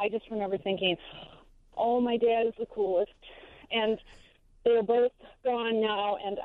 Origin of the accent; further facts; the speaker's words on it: Wisconsin, United States; I was raised in Wisconsin in the 1950s. We had very, very little money. My dad worked on the railroad.